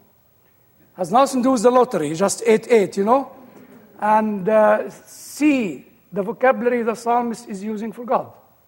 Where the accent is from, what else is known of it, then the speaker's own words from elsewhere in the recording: Cairo, Cairo Governorate, Egypt; Well, as you heard, I grew up in Egypt, born in Cairo.